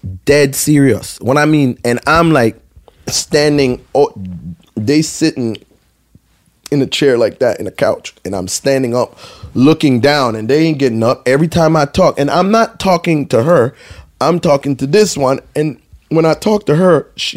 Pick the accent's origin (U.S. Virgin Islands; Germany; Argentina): U.S. Virgin Islands; St. Thomas; yo, I'm from St. Thomas and I'm kind of awkward.